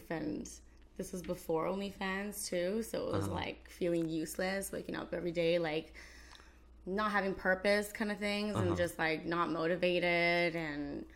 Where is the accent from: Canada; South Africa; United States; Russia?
Canada; I'm from Canada.